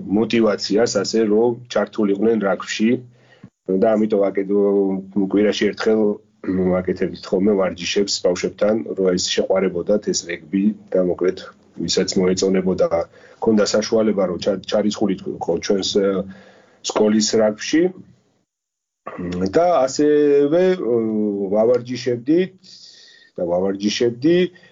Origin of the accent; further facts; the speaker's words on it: Kazbegi, Mtskheta-Mtianeti, Georgia; ყაზბეგიდან ვარ ჩვენ წარმოშობით და ყოველთვის საზაფხულო არდადეგებს იქ ვატარებთ ხოლმე